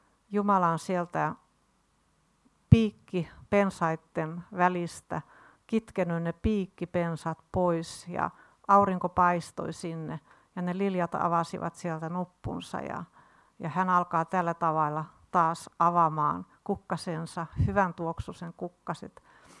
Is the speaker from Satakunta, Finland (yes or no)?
yes; Rauma, Satakunta, Finland; Olen tuntenut ACLO-naiset jo joskus Raumalla ollessani. Olen nimittäin Raumalta kotoisin.